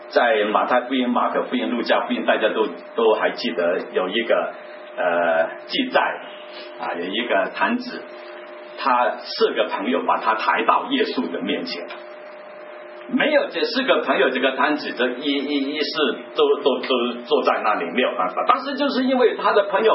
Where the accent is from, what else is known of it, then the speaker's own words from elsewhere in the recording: China; 所以我是中国人，我信了主啊